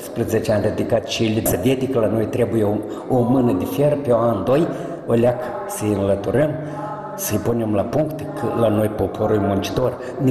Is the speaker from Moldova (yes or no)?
yes; Larga, Briceni District, Moldova; Eu știu aici din satul meu natal largă.